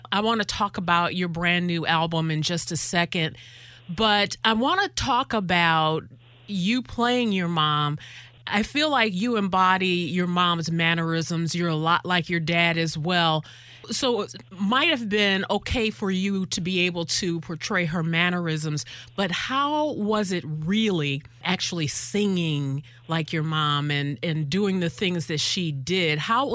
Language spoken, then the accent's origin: English; Detroit, Michigan, United States; because growing up in Detroit and being a part of what you all have gone through